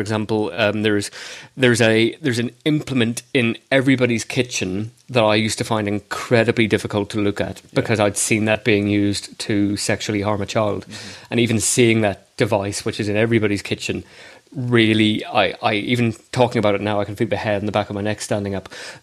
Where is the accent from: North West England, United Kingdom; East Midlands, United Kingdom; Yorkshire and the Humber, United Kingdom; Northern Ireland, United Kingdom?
Northern Ireland, United Kingdom; Belfast; I think part of it is because of growing up in Belfast, I've seen what other people have been exposed to.